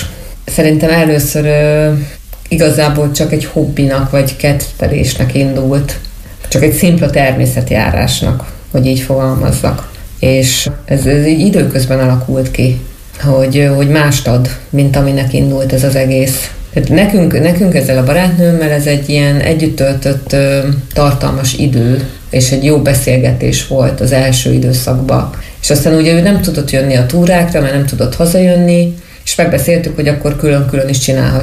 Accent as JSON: {"language": "Hungarian", "region": "Great Hungarian Plain", "country": "Hungary", "tie": "born or raised there", "said": "ugye az Alföldön nőttem fel, tehát ott viszonylag kevés a hegy"}